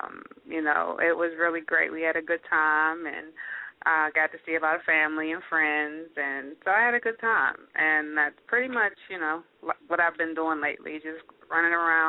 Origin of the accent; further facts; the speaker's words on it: Pittsburgh, Pennsylvania, United States; I just came from Pittsburgh, which actually happens to be my hometown